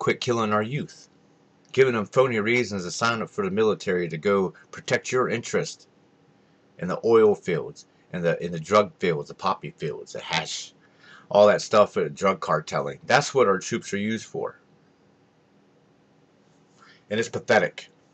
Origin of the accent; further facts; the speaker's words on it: United States; I'm as American and patriotic as the next guy.